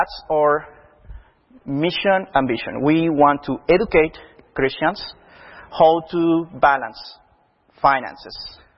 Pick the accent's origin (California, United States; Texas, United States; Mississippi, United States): Texas, United States; Houston; I'm an accountant from Houston, Texas.